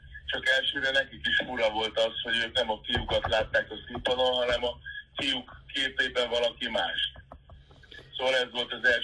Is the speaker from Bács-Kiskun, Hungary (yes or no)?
no; Fényeslitke, Szabolcs-Szatmár-Bereg, Hungary; also born or lived in Kisvárda; Fényeszékéről indultam, ott nőttem föl, ez egy kis falu, 3500 főt számlál, és Kisvárdán születtem, ez Kisvárda, ez ott van Fényeszékétől 5 kilométerre, és ott születtem, és ott jártam gimnáziumban.